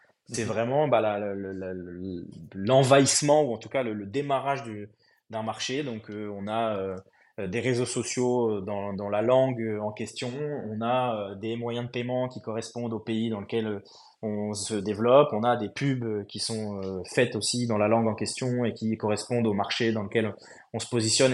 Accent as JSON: {"language": "French", "town": "Épinal", "region": "Grand Est", "country": "France", "said": "Alors nous, on est Vosgien, de base. On est originaire d'Épinal, donc on est lorrain pour ceux qui positionneraient pas les Vosges sur la carte de France."}